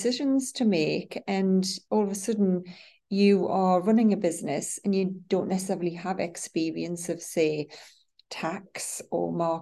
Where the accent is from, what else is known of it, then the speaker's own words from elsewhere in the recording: North East England, United Kingdom; being born and bred in the Northeast, I've obviously got more interested in that, to find out a little bit more about our local heritage